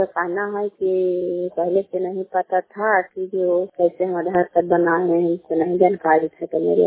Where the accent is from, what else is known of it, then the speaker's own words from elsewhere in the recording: Kalyanpur, Bihar, India; घर कल्याणपुर वाली पंचायत प्रखंड चांदी जिला नालंदा का निवासी हूँ।